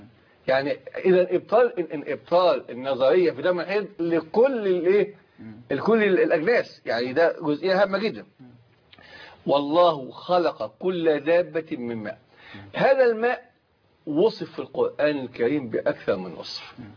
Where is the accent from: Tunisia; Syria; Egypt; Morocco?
Egypt; كعرب أو كمصري أنا